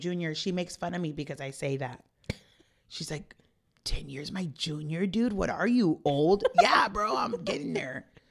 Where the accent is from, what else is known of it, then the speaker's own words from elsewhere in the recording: Palo Alto, California, United States; from the Palo Alto block, man.